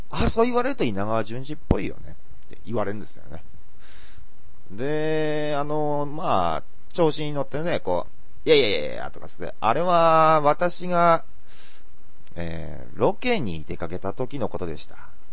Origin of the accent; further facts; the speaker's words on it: Aomori, Japan; accent: Tsugaru dialect; 青森出身、青森在住の僕がですね、こちらの方言、津軽弁を使って話してるときは